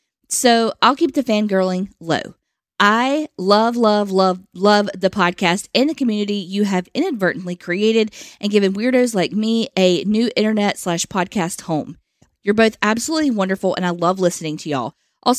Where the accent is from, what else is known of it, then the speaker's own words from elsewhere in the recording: Georgia, United States; So not only is it nowhere close to home, born and raised near Atlanta